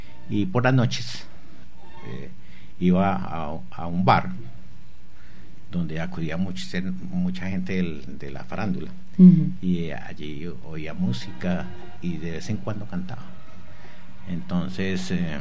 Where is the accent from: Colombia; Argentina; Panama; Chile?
Colombia; Bogotá, Bogotá D.C.; now in Medellín, Colombia; Yo soy bogotano.